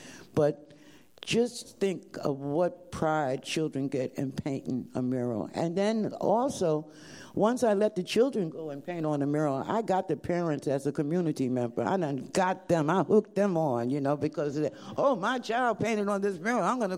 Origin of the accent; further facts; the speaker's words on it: New York City, New York, United States; born there; I was born in Harlem and the teachers were not teaching the children in Harlem or wherever we went.